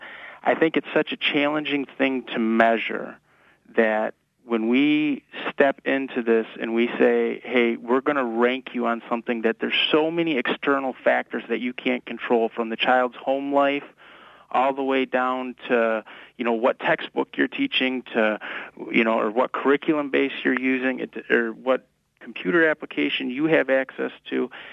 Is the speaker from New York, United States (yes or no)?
no; Oscoda, Michigan, United States; I'm from Oscoda. I went to school in Oscoda, and I've been in different places, but I'm back now.